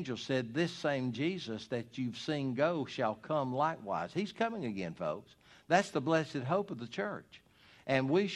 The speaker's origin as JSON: {"language": "English", "town": "Hartwell", "region": "Georgia", "country": "United States", "tie": "born or raised there", "said": "I grew up in the Hartwell area in 1959."}